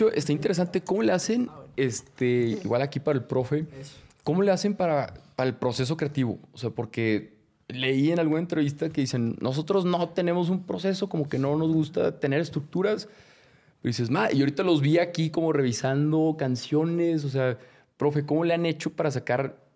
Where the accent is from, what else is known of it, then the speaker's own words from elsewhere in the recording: Mexico; Igual uno como mexicano, hace poquito estuve en Medellín